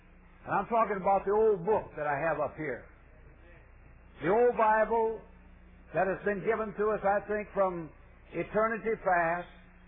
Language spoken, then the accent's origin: English; Marked Tree, Arkansas, United States; born there; moved away; I was born down here in the Promised Land, somewhat west of here, in a little place called Mark Tree, Arkansas. And we left the Promised Land to go up with the Yankees a great number of years ago, but I am glad to be back in the Promised Land tonight.